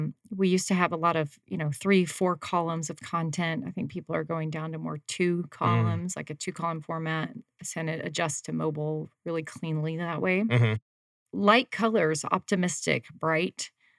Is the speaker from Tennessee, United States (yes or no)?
yes; Knoxville, Tennessee, United States; now in Arizona, United States; I grew up in East Tennessee in Knoxville.